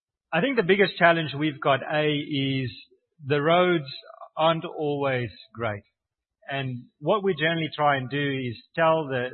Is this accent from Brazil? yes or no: no; South Africa; And so we are from South Africa and we are driving, but we're working with local people.